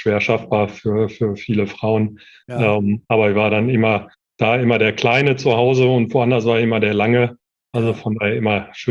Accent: North Rhine-Westphalia, Germany; Ja, ich bin tatsächlich, außerhalb würde man sagen, Kind des Ruhrgebiets. Bin also tatsächlich in Mahl aufgewachsen.

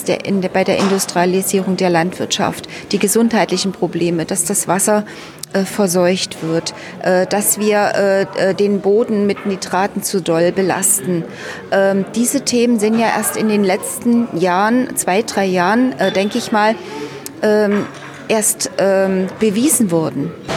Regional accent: Calau, Brandenburg, Germany; Ja, ich komme aus Kalau.

